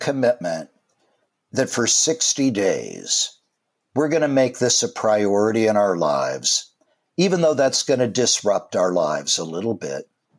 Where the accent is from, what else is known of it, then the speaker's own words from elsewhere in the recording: Midwest, United States; I know that. I grew up in the Midwest.